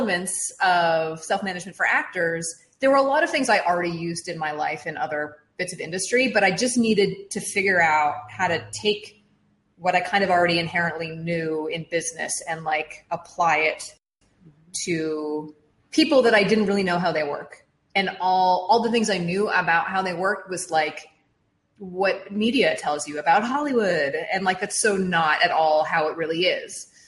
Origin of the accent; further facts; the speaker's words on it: Toronto, Ontario, Canada; now in Los Angeles, United States; I'm from Toronto originally